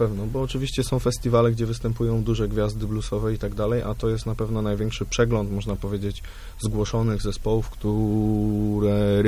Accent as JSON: {"language": "Polish", "town": "Leszno", "region": "Greater Poland Voivodeship", "country": "Poland", "said": "bo oboje jesteśmy z Leszna"}